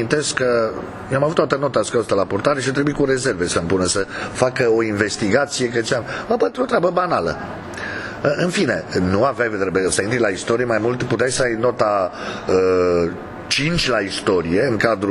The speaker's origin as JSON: {"language": "Romanian", "town": "Cluj-Napoca", "region": "Cluj County", "country": "Romania", "tie": "born or raised there", "said": "a pornit în Cluj, știu foarte bine, anul 1979, când stăteam cu părinții mei la... Eu am copilărit în Piața Batorii"}